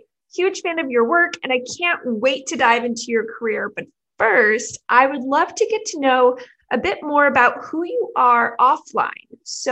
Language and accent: English; Portland, Oregon, United States; I am from Portland, and so thus I am a Blazers fan.